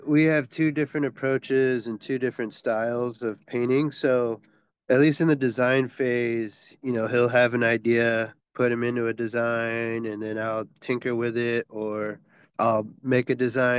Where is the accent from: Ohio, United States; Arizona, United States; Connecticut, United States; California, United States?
Ohio, United States; Columbus; moved away as an adult; also born or lived in Japan; now in Portland, United States; I was originally born in Japan and moved to the United States as like a little tiny baby. And I grew up in Ohio, actually, Columbus, Ohio.